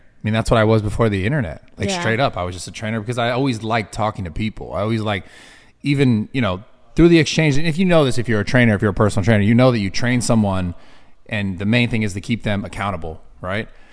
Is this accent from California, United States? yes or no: yes; San Francisco, California, United States; I'm from the fucking opposite of Florida, which is San Francisco, California.